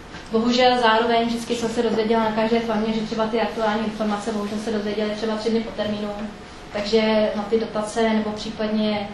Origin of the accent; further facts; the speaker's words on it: Prague, Czechia; jsem holka z Prahy.